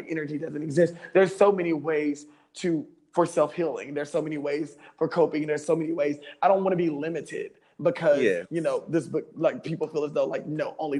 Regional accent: the South, United States; I think that growing up in the South and being in that religious state, you were never, you're never open to explore the possibilities of other things.

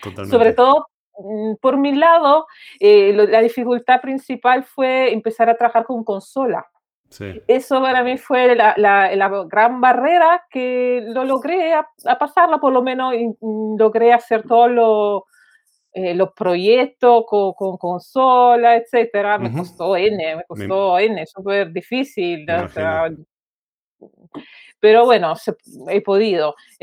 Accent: Italy; Spanish is a second language; also born or lived in Spain; now in Chile; soy italiana y vivo en Chile. Entonces vivo en Chile ya hace muchos años, después de haber vivido muchos años en España también.

